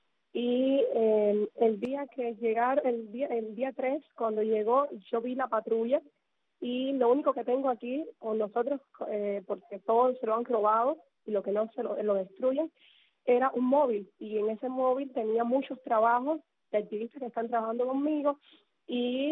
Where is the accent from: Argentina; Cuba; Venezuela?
Cuba; como buen cubano